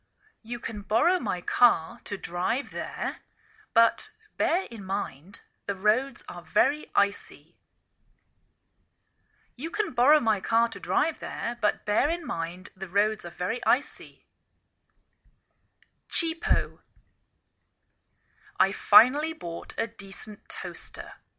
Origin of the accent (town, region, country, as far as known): England, United Kingdom; now in United States